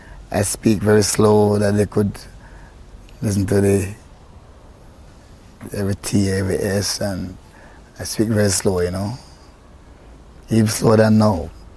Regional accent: Trench Town, Kingston, Jamaica; And I was in Trainstown. I grew up in Trainstown.

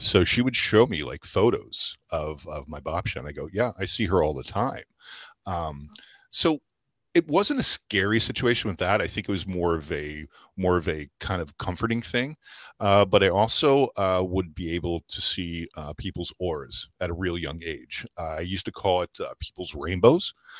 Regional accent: Philadelphia, Pennsylvania, United States; So it really started when I was a younger child growing up in Philadelphia.

